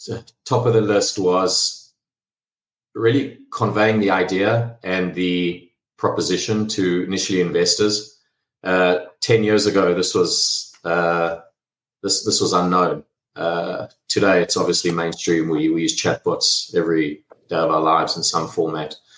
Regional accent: South Africa; now in United States; I am South African, if you're all trying to place the accent

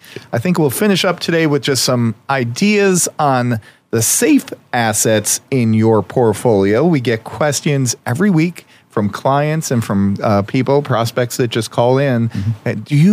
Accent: Scranton, Pennsylvania, United States; I'm not familiar with that, and I'm from North Main Avenue in Scranton, basically.

